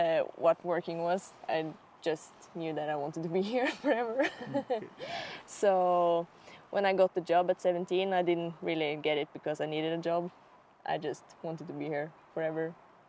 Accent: Norway; English is a second language; I'm 24 years old. I'm from Norway. And I've been working at this cabin in the middle of Jotunheimen for 8 years now, since I was 17 years old.

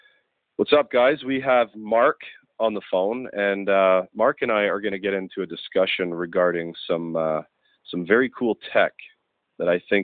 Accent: Scotland, United Kingdom; I'm originally from Scotland

